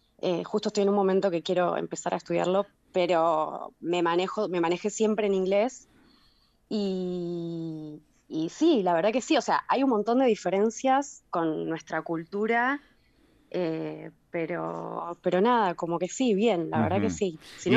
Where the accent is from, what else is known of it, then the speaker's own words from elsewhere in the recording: Alem, Misiones, Argentina; moved away as an adult; also born or lived in La Plata; yo viví los últimos 12 años que estuve en Argentina, viví en La Plata, ya como que de Alem, si bien, bueno, es mi pueblo y nací ahí, pero ya es como que ya estaba como más platense el último tiempo.